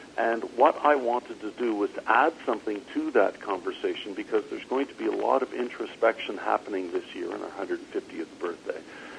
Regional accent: Ontario, Canada; It could well be, because I am from Ontario

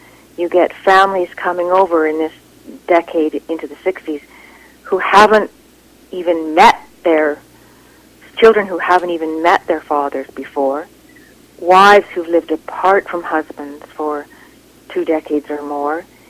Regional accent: Prince George, British Columbia, Canada; Yes, I remember it clearly that we drove up from Vancouver.

